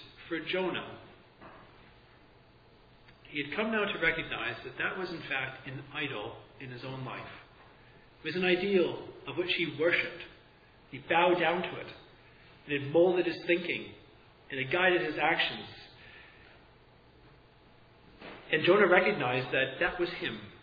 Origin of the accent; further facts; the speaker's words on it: Canada; being Canadian. Canadians are very reserved, they're polite, I'm sorry.